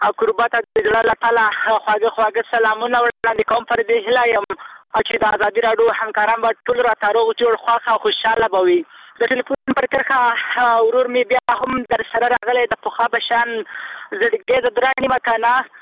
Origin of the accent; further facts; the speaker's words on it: Kabul, Afghanistan; زه د کابل یم